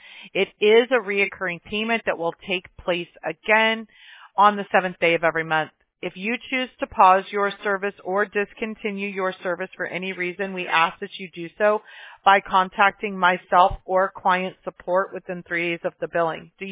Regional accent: Apple Valley, California, United States; I'm familiar. I grew up in Apple Valley.

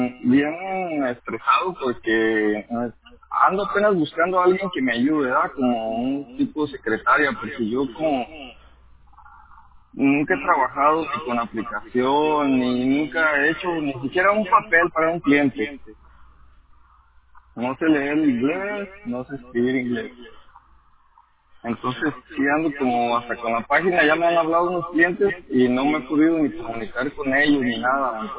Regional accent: Mexico; Yo soy carpintero mexicano

